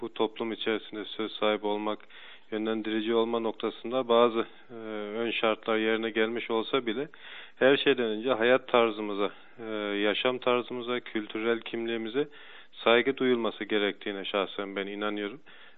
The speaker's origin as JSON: {"language": "Turkish", "country": "Germany", "tie": "born or raised there", "said": "Almanya'da doğma büyüme, eğitimimi de Almanya'da tamamladım."}